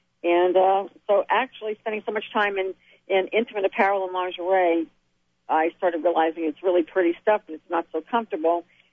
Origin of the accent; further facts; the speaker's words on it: New Orleans, Louisiana, United States; moved away as an adult; now in Los Angeles, United States; I grew up in New Orleans, went to school at Loyola, was accepted to law school, but headed out to L.A. to really pursue my dreams of show business.